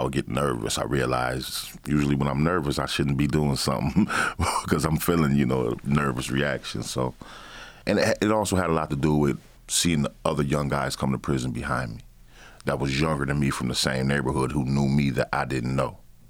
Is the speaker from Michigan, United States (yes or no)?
yes; Battle Creek, Michigan, United States; also born or lived in Kalamazoo; Yeah. I was born here in Kalamazoo, but raised in Battle Creek. Moved there when I was like five.